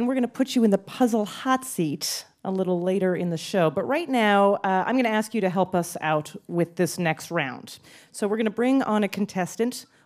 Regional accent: Calgary, Alberta, Canada; Calgary, Alberta, Canada.

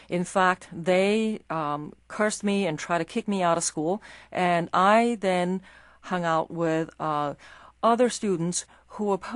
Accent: China; first language Chinese; English is a second language; moved away; I was born in China to American parents. I grew up speaking only Chinese, refusing to learn English.

